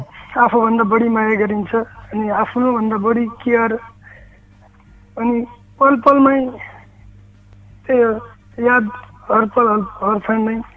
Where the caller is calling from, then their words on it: Darna, Sudurpashchim Province, Nepal; हजुर अछाम दर्ना।